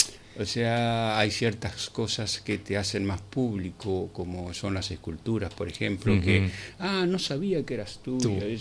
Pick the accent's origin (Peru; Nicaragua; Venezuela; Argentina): Argentina; Buenos Aires; accent: porteño; now in Spain; yo puedo seguir con mi acento porteño, pero me siento totalmente integrado a lo que es Cataluña.